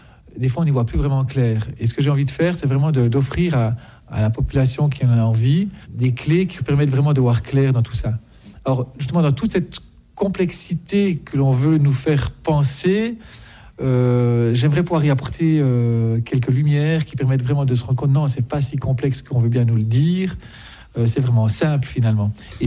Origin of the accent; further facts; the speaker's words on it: Jura, Switzerland; Je suis jurassien, hein, à la base, donc franc-montagnard de surcroît.